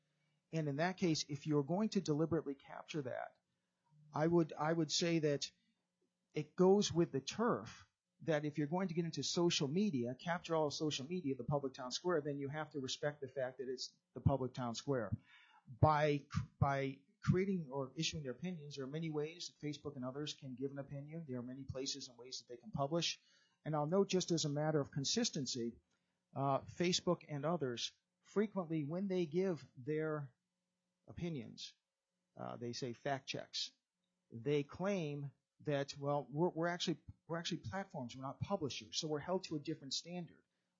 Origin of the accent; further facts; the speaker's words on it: Florida, United States; I'm from Florida. So Atlanta, Florida, they're kind of closer.